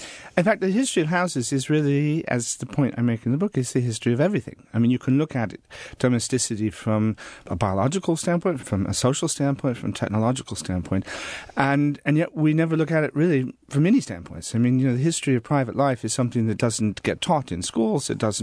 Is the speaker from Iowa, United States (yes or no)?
yes; Des Moines, Iowa, United States; now in England, United Kingdom; You know, I grew up in Des Moines, Iowa. We had salt and pepper on the table. I live in England now.